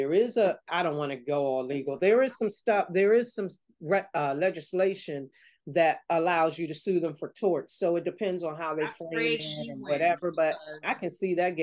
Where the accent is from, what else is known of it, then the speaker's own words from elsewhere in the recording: United States; But at the end of the day, after what I finally realized is, I'm American.